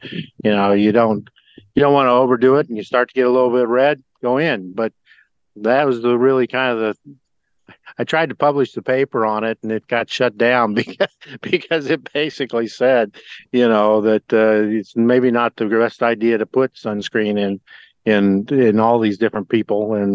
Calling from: New Jersey, United States; New Jersey.

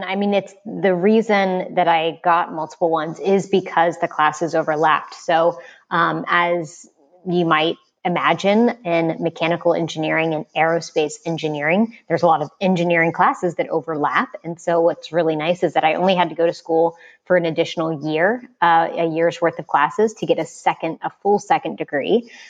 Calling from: San Jose, California, United States; Yes, I am calling from San Jose, California.

